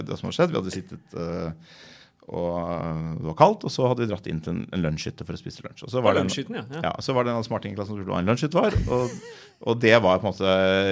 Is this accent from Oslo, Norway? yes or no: yes; Oslo, Norway; Selv vokst opp I et velstående hjem, uten at jeg opplevde det da. Vi vokste opp på Ullern I en leilighet